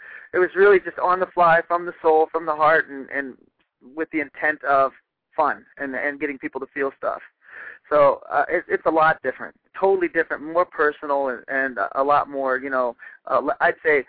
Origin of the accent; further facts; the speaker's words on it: Ohio, United States; if you're a down-to-earth guy, you know, I'm from Ohio, all about family.